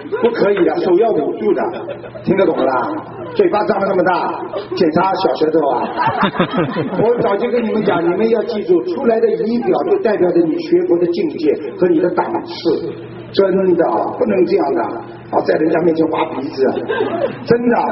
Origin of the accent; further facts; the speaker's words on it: China; 我告诉他我们中国人很文明啊。